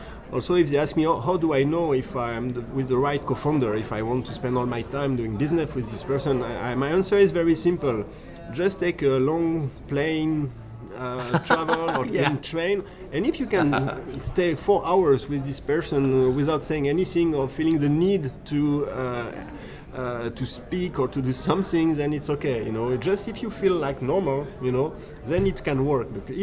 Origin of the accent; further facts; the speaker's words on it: Paris, Île-de-France, France; also born or lived in Romania / Latvia; So I'm really from France, from Paris. Spent all my life there.